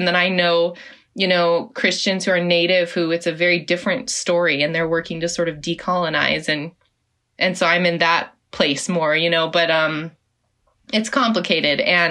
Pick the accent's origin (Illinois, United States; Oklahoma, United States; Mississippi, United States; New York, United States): Oklahoma, United States; So my tribe is in Oklahoma, and I was born in Oklahoma, grew up in Oklahoma, and my family was also Southern Baptist.